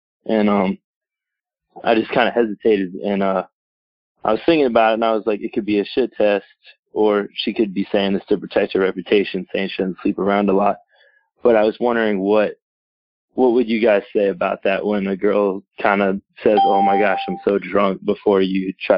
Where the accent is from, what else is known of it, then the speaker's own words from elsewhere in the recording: Miami, Florida, United States; I'm from Miami. I'm a Diamond Mine member.